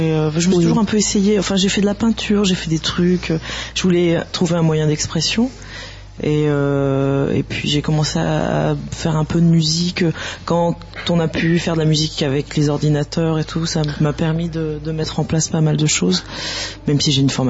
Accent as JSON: {"language": "French", "town": "Poitiers", "region": "Nouvelle-Aquitaine", "country": "France", "lives_now": "Paris, France", "said": "Alors, je suis originaire de Poitiers, au départ, et maintenant j'habite à Paris."}